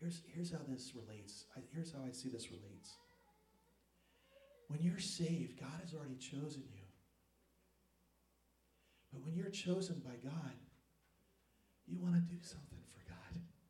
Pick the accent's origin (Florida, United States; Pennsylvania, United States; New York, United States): New York, United States; also born or lived in New Jersey; as good as any Italian mom I grew up with in New York and New Jersey.